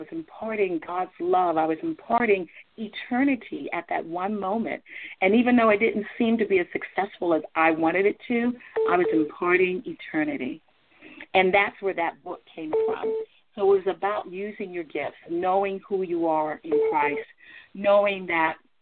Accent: California, United States; now in Delaware, United States; And when I got here to Delaware, because I grew up in California, I was still singing, yes.

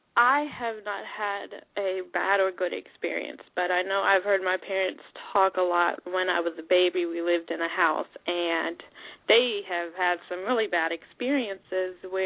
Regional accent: Florida, United States; I'm from Florida. Born and raised here all my life.

